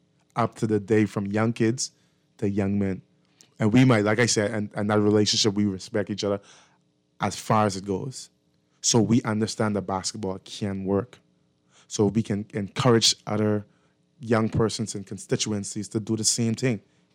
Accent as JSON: {"language": "English", "town": "Anniston", "region": "Alabama", "country": "United States", "tie": "born or raised there", "said": "And like I said, I was born and raised in Anniston. I first started off Kira Street Meadows Lane. That's where I grew up."}